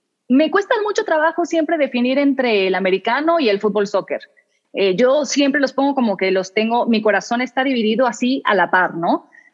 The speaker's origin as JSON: {"language": "Spanish", "country": "Mexico", "said": "aunque nosotros como mexicanos entendemos que en Sudamérica el fútbol y la pasión se entiende y se vive de manera distinta"}